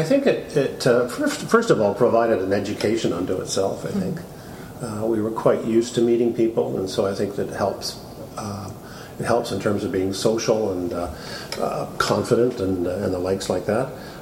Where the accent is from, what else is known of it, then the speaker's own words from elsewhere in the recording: Portage la Prairie, Manitoba, Canada; born there; also born or lived in Vancouver / Germany; We moved around a lot. I mean, I was born in Portage la Prairie. We then moved to Vancouver.